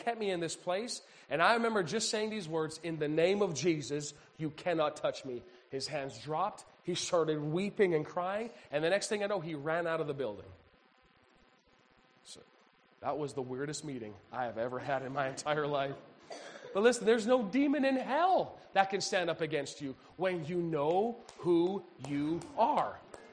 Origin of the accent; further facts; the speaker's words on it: Red Deer, Alberta, Canada; I grew up in Red Deer, Alberta, Canada.